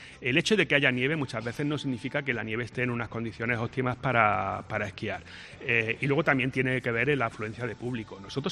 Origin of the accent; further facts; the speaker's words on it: Granada, Andalusia, Spain; Nosotros, como granadinos, muchas veces no nos valoramos lo suficiente.